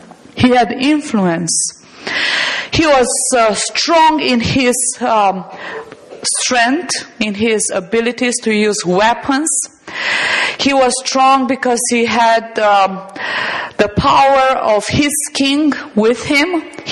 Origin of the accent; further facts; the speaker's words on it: Transylvania, Romania; English is a second language; I'm not from around here. Probably my accent gave it away. I'm from Romania, which is in Eastern Europe, and from Transylvania. That's what we call the part of the country where I come from.